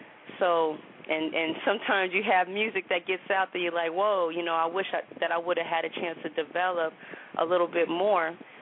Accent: Phoenix, Arizona, United States; also born or lived in New Orleans; I'm from Phoenix, Arizona. Born in New Orleans, but my parents migrated to Phoenix, Arizona early.

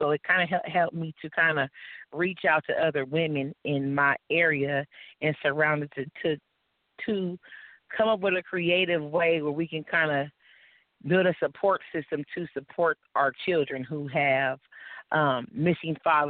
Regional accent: Long Beach, California, United States; also born or lived in Compton; I'm from Long Beach, California, by way of Compton, California.

